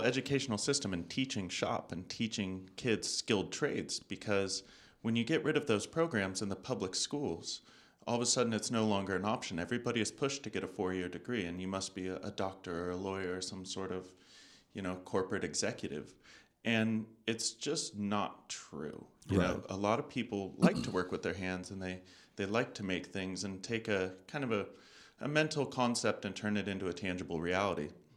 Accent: St. Helena, California, United States; I was born and raised in St. Helena and did much of my schooling there and some over in Sonoma County. But graduated from St. Helena High School back in 2006.

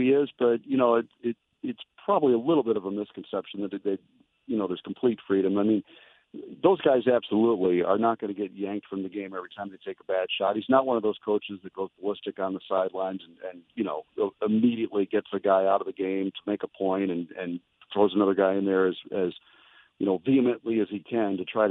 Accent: Glen Ellyn, Illinois, United States; I'm from the same neck of the woods that Connor's from. I'm from Glen Ellen, and he grew up in Naperville

